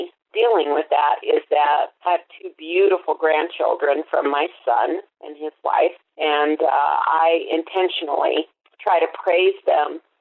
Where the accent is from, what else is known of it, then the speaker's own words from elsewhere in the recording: Albuquerque, New Mexico, United States; I'm from Albuquerque, New Mexico.